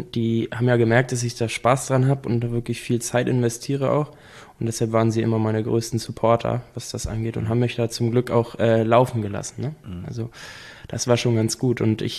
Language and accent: German; Schönwalde am Bungsberg, Schleswig-Holstein, Germany; also born or lived in Lübeck; Zuerst habe ich hier fünf Jahre in Lübeck gelebt und okay, bin dann nach Schönwalde am Bungsberg raus.